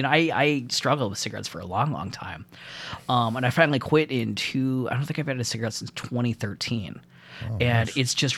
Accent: United States; I'm American Muslim too

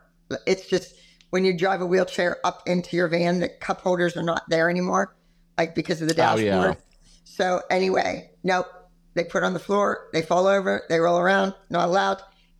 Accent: Pittsburgh, Pennsylvania, United States; I'm from Pittsburgh, Pennsylvania. We have the real Stanley cup several times.

